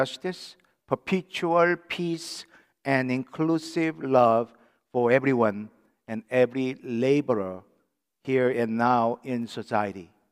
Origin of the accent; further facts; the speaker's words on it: South Korea; I remember when I was growing up in Korea during 1960s and 70s